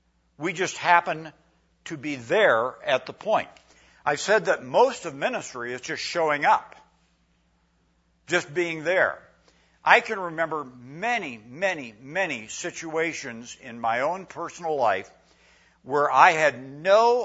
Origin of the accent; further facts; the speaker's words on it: Iowa, United States; God led Mary and me, I believe, to just go back to my hometown in Iowa. Small Norwegian community, 100 people